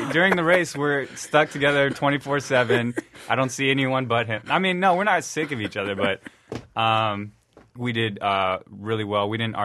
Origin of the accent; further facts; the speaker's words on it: Houston, Texas, United States; we did get lost getting here, and we're from Houston